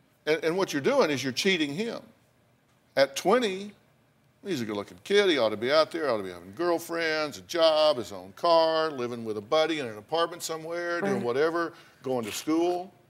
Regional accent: Texas, United States; You know, I grew up in Texas, and in Texas, it gets hot.

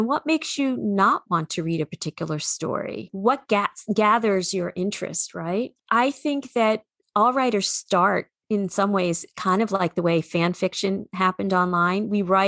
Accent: New England, United States; accent: New England; And in my New England accent, I probably sounded like you, bubbler, because we didn't say the R's.

